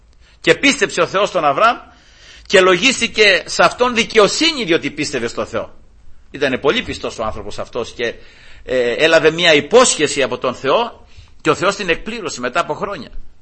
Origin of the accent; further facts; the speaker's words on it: Greece; born there; επειδή γεννηθήκαμε στην Ελλάδα και επειδή, ξέρω εγώ, το βρήκαμε έτσι, γεννηθήκαμε χριστιανοί, ας πούμε, οι γονείς μας ήταν χριστιανοί